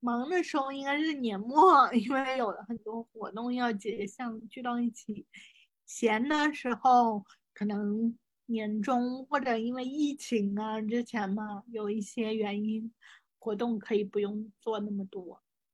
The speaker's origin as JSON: {"language": "Chinese", "town": "Changsha", "region": "Hunan", "country": "China", "tie": "born or raised there", "said": "比如说我老家长沙。"}